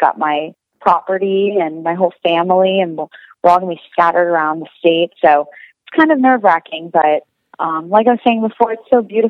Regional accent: Florida, United States; Yeah, it's so funny because I grew up in South Florida, and my whole life they talk about hurricane preparation

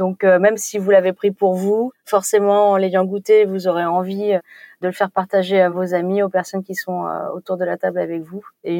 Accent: Paris, Île-de-France, France; Je suis parisienne et étant évidemment gourmande, j'aime beaucoup aller au restaurant, trouver des bonnes adresses, etc.

